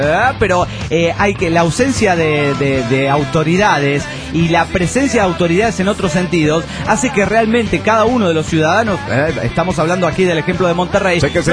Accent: San Luis, Argentina; de San Luis, Argentina.

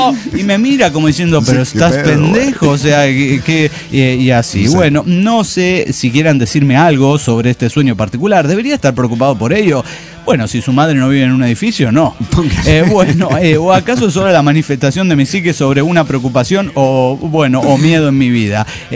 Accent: Medellín, Antioquia, Colombia; de Medellín, Colombia.

